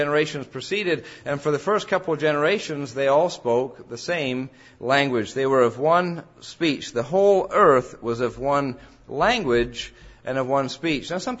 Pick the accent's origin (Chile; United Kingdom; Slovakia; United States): United Kingdom; England; I grew up in England, as many of you know, and many people automatically think that everybody in England sounds like the Queen.